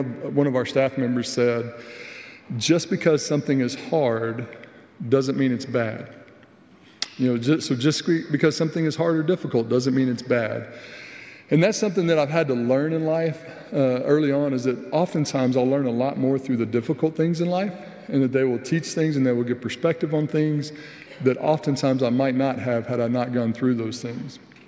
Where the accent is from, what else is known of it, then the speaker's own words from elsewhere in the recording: Fort Worth, Texas, United States; Born and raised there in Fort Worth, Texas, and all that that entails, being kind of proud of the state and all those things.